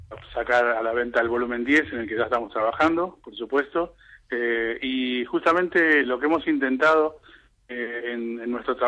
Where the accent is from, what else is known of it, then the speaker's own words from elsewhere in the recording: Argentina; born there; en Argentina, que es donde yo nací.